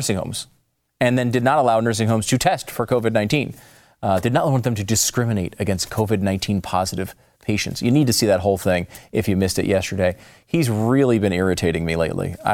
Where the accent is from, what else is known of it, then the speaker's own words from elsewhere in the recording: New York, United States; born there; Now, I can say that as a New Yorker. I was born in New York.